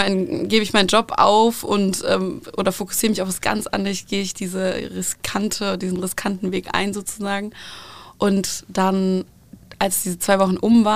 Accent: Sweden; German is a second language; Ich habe es nicht so mit dem Deutsch, ich bin ja in Schweden aufgewachsen.

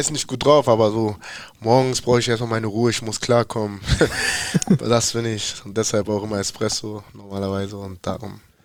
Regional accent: Hamburg, Germany; so Wilhelmsburg, da wo ich aufgewachsen bin, weil wie gesagt alle meine Freunde da noch leben

